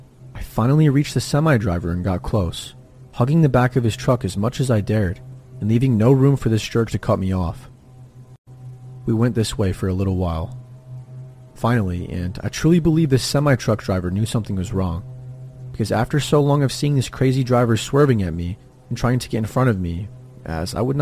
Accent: California, United States; moved away as an adult; I was 22 years old, and I was leaving my home state of California to head east for my corrections job.

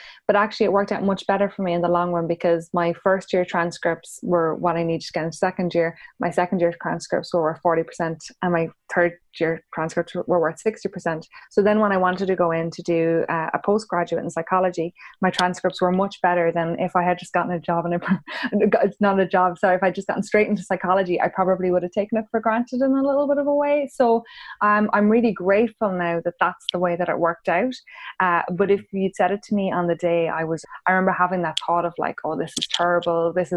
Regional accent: Ireland; like that even if both of us leave Ireland or whatever, we'd always have that Irish within us.

